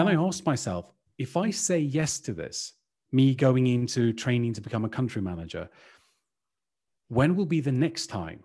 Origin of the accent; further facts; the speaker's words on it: Sweden; accent: British; English is a second language; also born or lived in United Kingdom; I'm from Sweden. Got a little bit of a British accent because I've spent some time there when I was younger.